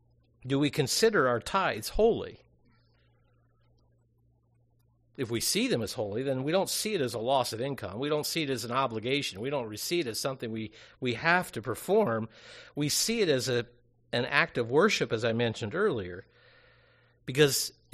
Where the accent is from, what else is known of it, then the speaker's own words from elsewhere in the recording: Cincinnati, Ohio, United States; And at least where I grew up in the Cincinnati area, the principle of determining your third tithe year was based off when you were baptized.